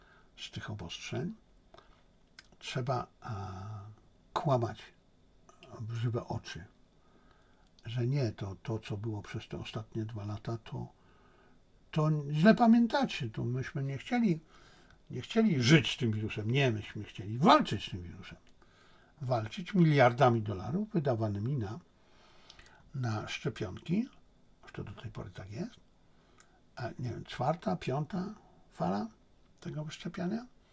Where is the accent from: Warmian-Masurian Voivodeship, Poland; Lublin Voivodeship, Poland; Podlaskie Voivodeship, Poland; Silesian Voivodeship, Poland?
Silesian Voivodeship, Poland; jak to się mawiało u mnie na Śląsku, psińco.